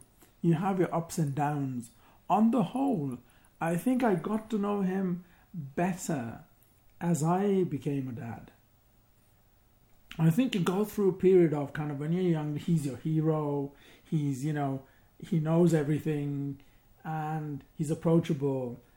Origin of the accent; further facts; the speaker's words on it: Kenya; also born or lived in Uganda; now in United Kingdom; I'm from a Sikh background, born and bred in Kenya, moved to Uganda. I'd like to say deported, but exiled, I'd use the term, to England by President Idi Amin in 1972